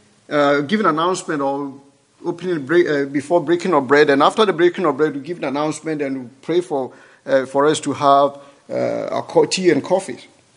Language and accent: English; Ghana; English is a second language; I'm from Ghana. My accent, you can tell my accent.